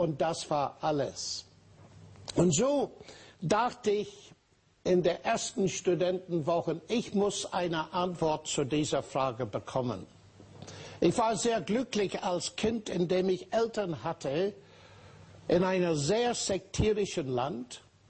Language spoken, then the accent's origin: German; Northern Ireland, United Kingdom; German is a second language; Ich bin gebürtige Ire aus Nordirland. Und als ich vor vielen Jahren nach Cambridge kam, um Mathematik zu studieren